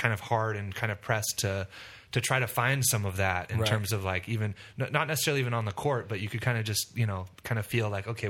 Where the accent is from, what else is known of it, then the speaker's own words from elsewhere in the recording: Cayucos, California, United States; also born or lived in Cambria; And I'm from Cayucas, and went to high school in Cambria.